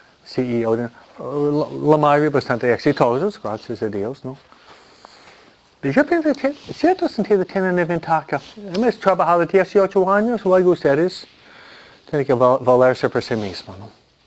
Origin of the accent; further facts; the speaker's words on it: New York City, New York, United States; La gente estaba tirándose de los edificios en Nueva York, de donde vengo yo.